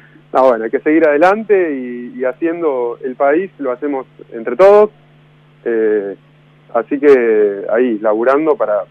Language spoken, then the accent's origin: Spanish; Buenos Aires, Argentina; also born or lived in Europe; Yo soy, de Buenos Aires, pero uh-huh. Viví muchos años en Europa, estudié ahí y ahora ya estoy radicado acá.